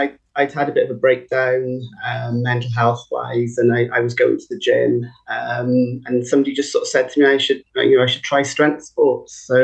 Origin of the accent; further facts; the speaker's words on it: Abergavenny, Wales, United Kingdom; And we're both from Abergavenny as well. So I was born in Abergavenny